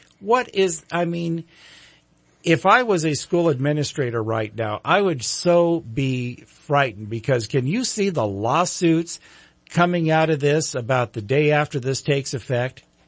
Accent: California, United States; When I told people I was from Northern California, they say, oh, San Francisco? No. Fresno? No.

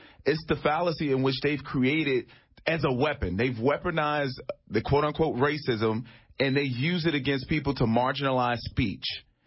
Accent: Chicago, Illinois, United States; For example, Chicago. I'm from Chicago, from the South Side.

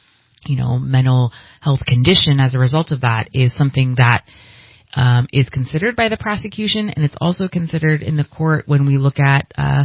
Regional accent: California, United States; I grew up in Shasta County. Well, I moved here when I was four, but grew up here, local kid.

